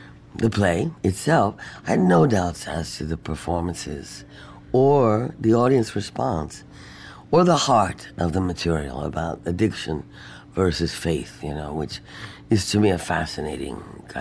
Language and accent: English; London, United Kingdom; now in New York, United States; I grew up in London